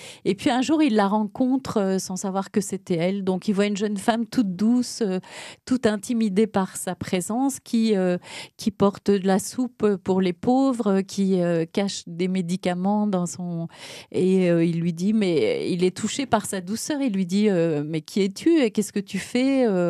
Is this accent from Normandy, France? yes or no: no; Grand Est, France; Non, je ne suis pas alsacienne, je suis lorraine, ce qui est très différent.